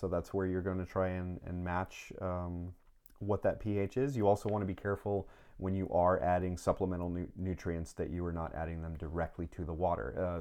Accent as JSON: {"language": "English", "region": "Northeast", "country": "United States", "tie": "born or raised there", "said": "I grew up in the Northeast, so, you know, blueberry bogs and cranberry bogs and that sort of thing"}